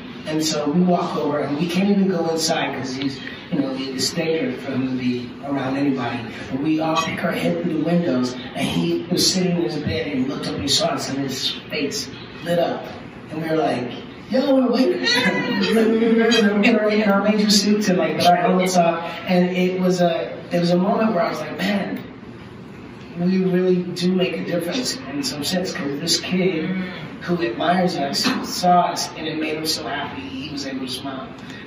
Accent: Detroit, Michigan, United States; I grew up in Detroit, which is the hood, but, you know, however, I was like the Richie Cunningham of the hood, you know.

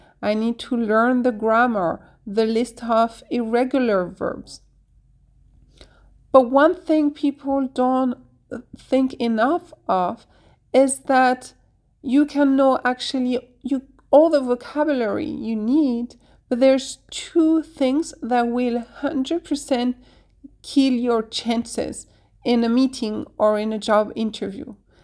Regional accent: France; I'm at ease with the French accent because I'm from France

